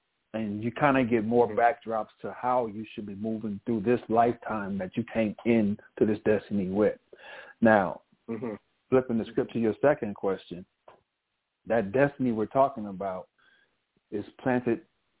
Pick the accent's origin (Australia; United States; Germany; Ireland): United States; Los Angeles, California; I'm a brother from South Central Los Angeles, born and raised in the midst of all of that stuff.